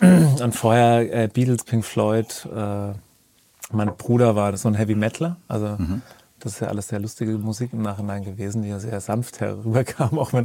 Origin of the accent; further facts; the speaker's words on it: Bad Kissingen, Bavaria, Germany; weil ich komme aus Bad Kissingen, das ist ein ziemliches Kaff am Ende in der, oder kurz vor der Rhön oder in der Rhön.